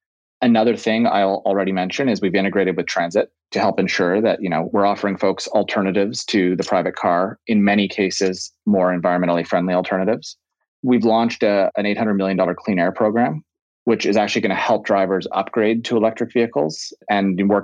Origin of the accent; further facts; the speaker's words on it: Calgary, Alberta, Canada; born there; also born or lived in Ottawa / Greater Toronto Area; So I was born in Canada. So I was actually born in Calgary and I've lived in Ottawa, have lived in the GTA. But I was born into a Canadian-British family, and my father's originally from the UK.